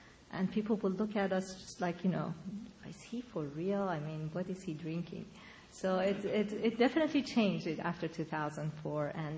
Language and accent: English; Iran; growing up in Iran is, you know, wanting to become an astronaut is not something that people took you very seriously.